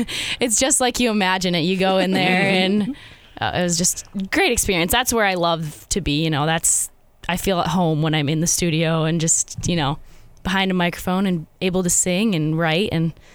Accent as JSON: {"language": "English", "town": "Sioux Falls", "region": "South Dakota", "country": "United States", "tie": "born or raised there", "said": "Well, so grew up, born and raised in Sioux Falls, South Dakota."}